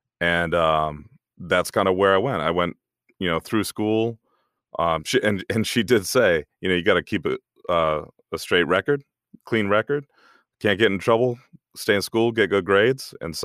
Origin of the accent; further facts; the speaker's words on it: New York, United States; also born or lived in Huntsville, Alabama / Germany; I was born in Huntsville, Alabama, and, raised in Germany. I'm an army brat, so we moved around quite a bit. My father spent 21 years in the army. We ended up settling in upstate New York. That's where I went to high school